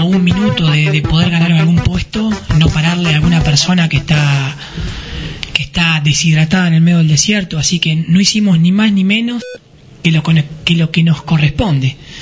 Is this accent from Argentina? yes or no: yes; Pedernales, Buenos Aires Province, Argentina; Yo nací a 40 kilómetros acá de Roque Pérez, en el pueblo de Pedernales. Ahí nací, ahí vivo.